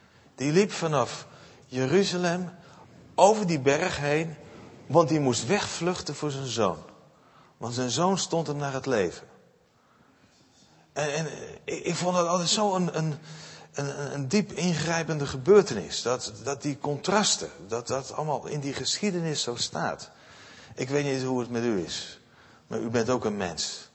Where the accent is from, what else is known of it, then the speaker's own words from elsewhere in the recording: Eindhoven, North Brabant, Netherlands; Ik ben dat niet gewend. Ik kom uit Eindhoven en daar zitten we wat dichter op elkaar.